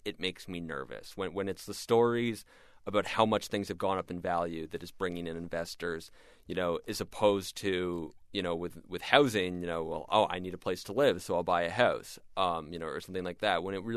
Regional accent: Cape Cod, Massachusetts, United States; I grew up on Cape Cod, Massachusetts, and I remember going to this Dick and Ellie's flea market

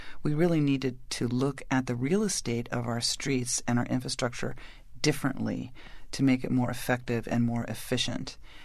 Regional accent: New York City, New York, United States; Well, I grew up in New York City.

